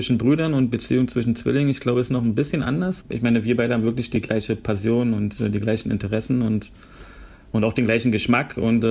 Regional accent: Berlin, Germany; Wir natürlich als Berliner

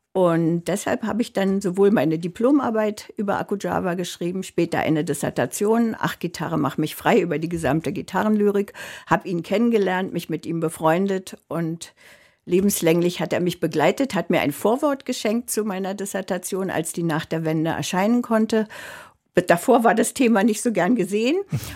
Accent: Germany; ich bin in der DDR aufgewachsen und ich kannte, da ich einen russischen Vater habe, eine deutsche Mutter, ich kannte die Lieder von … Ich habe die auf Russisch öfter gehört.

